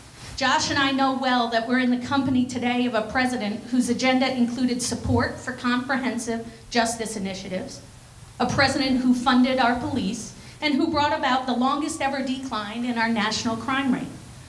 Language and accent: English; New York, United States; I grew up right here in Sullivan County, a place that has seen the very highest moments of the Borscht Belt era, and the same place that has suffered through so many trying times.